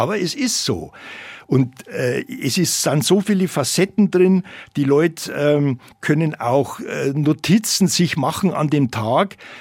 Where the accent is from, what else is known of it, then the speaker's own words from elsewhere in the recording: Munich, Bavaria, Germany; Also ich bin ein 50er-Jahrgang. Ich bin in München aufgewachsen.